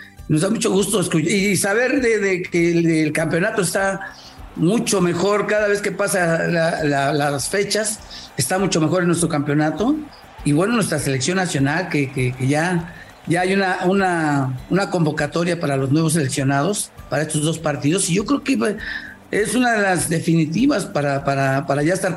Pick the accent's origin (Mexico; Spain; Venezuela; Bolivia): Mexico; estoy muy contento, como mexicano, como Puma, como representante del fútbol mexicano